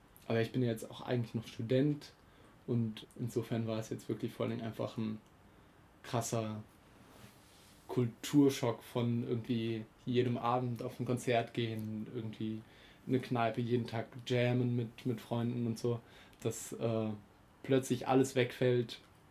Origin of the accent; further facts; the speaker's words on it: Cologne, North Rhine-Westphalia, Germany; Ich bin in Köln groß geworden, wo die auch alle groß geworden sind. Und tatsächlich so richtig im gleichen Viertel, hier in Köln-Sülz, so im Südwesten.